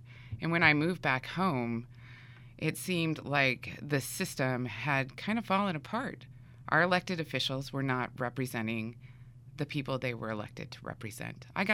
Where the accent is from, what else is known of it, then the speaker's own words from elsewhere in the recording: Buckeye, Arizona, United States; I wanted to be close to my family because they still live here in Arizona since I grew up in Buckeye.